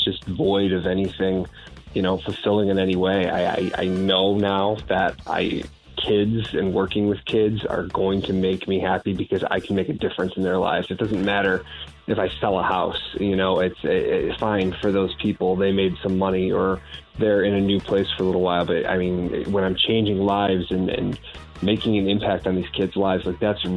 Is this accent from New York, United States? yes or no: no; Richmond, Virginia, United States; Yeah, so I grew up in Richmond, Virginia, and I actually went on a tour of the Philip Morris plant.